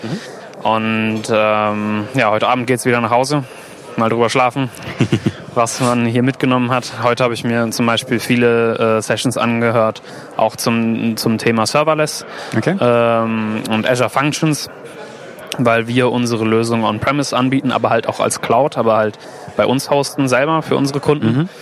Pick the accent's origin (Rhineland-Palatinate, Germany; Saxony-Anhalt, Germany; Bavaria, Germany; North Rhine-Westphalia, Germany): North Rhine-Westphalia, Germany; Cologne; Ich komme aus Köln